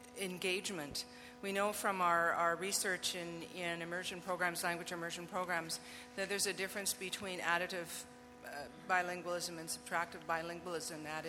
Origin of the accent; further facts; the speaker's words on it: Winnipeg, Manitoba, Canada; now in British Columbia, Canada; I'm from Fort Garry, and the reason I'm a language educator is because of Mrs. Axworthy, who was my French teacher in secondary school.